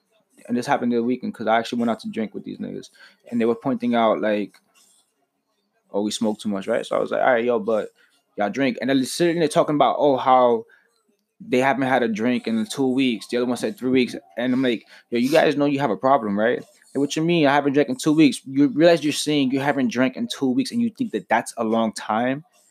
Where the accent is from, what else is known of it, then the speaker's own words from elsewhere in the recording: Queens, New York, United States; But to me, personally, bro, I'm a New Yorker, a Queens head, so I got that beat.